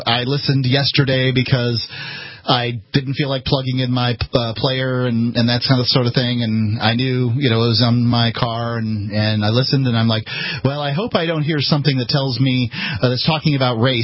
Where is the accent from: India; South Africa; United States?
United States; the South; I'm from the South. We don't tell racist jokes.